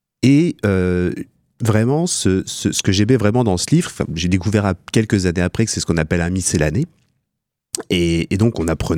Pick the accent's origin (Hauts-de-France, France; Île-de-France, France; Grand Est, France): Grand Est, France; moi je suis natif des Vosges, mes racines sont essentiellement dans le Saintois.